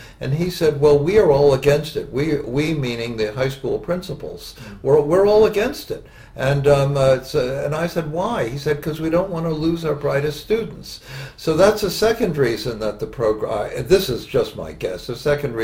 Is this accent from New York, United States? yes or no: yes; New York, United States; I was an I from the New York area.